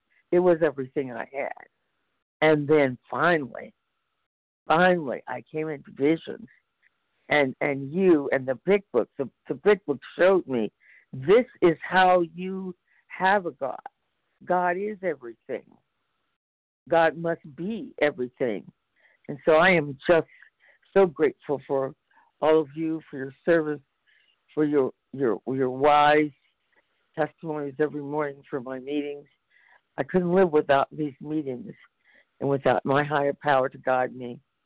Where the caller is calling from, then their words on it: California, United States; from California.